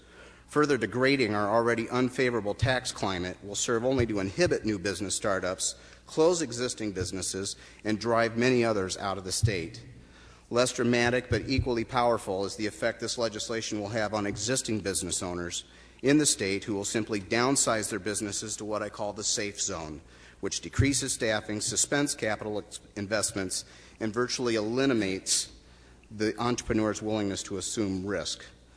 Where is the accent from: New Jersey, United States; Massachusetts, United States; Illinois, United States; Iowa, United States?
Iowa, United States; Cedar Rapids; I'm from Cedar Rapids.